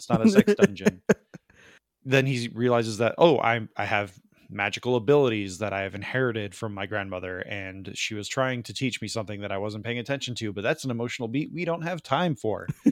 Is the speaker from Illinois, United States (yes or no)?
yes; Elgin, Illinois, United States; when I grew up in Elgin, there were plenty of restaurants that had those kind of matchbooks when you could still smoke inside.